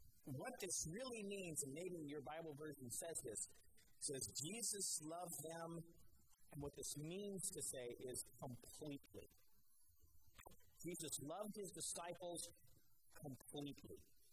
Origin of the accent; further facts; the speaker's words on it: Denver, Colorado, United States; when I was growing up in Denver, there were a lot of shops being investigated for overcharging people for service.